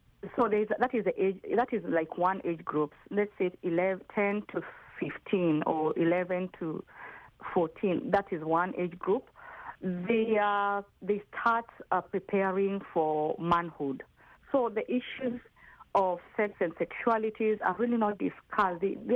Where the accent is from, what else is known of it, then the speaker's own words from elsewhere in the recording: Kenya; I'm from the Maasai tribe in Kenya, and the Maasai, as you know, are still very cultured.